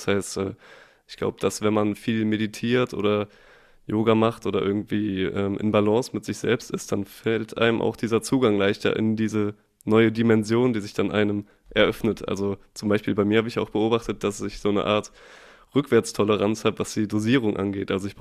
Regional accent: North Rhine-Westphalia, Germany; ich bin ja auf dem Dorf aufgewachsen im Bergischen Land und man kennt das ja so, die Dorfmentalität

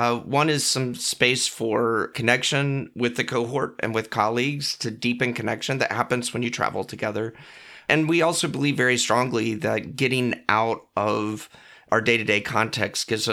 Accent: North Carolina, United States; Our story is, I'm from North Carolina. I'm a pastor, was a college chaplain for years.

